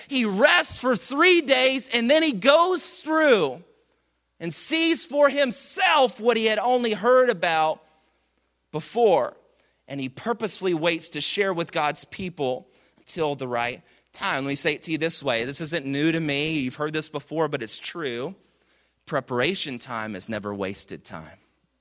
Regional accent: Dallas, Texas, United States; I'm from Dallas, of course, I said that earlier

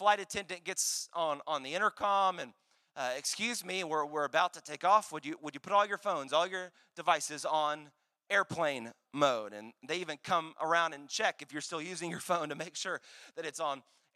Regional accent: Dallas, Texas, United States; now in Houston, United States; I'm a transplant Houstonian, and so I call this my home city, but I was raised in Dallas.

